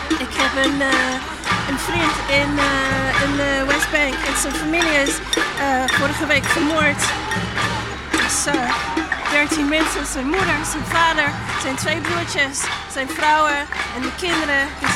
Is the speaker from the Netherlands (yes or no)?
no; New Zealand; Ik kom uit Nieuw-Zeeland.